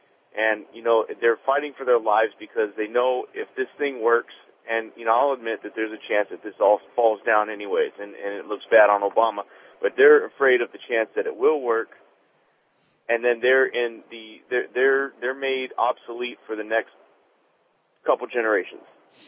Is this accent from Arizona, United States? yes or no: yes; Phoenix, Arizona, United States; I'm a truck driver. I'm calling from Dallas. I'm from Phoenix.